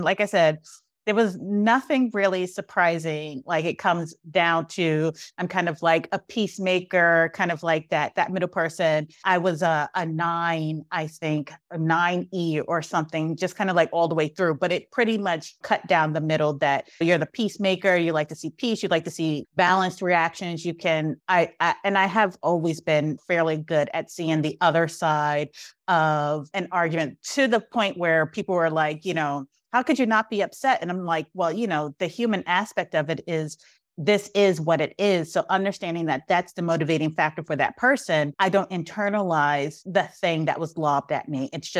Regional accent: Brooklyn, New York, United States; because I grew up like in Brooklyn in the 80s.

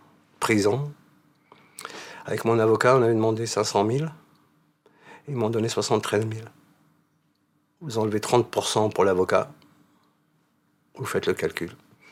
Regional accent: France; depuis 1856, je suis français. Et j'ai toujours été français. Ma famille a toujours été française.

